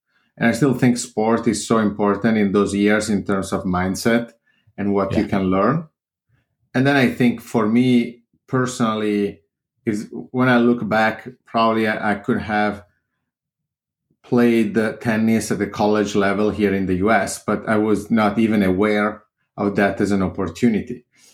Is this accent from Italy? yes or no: yes; Italy; English is a second language; Born and raised in Italy.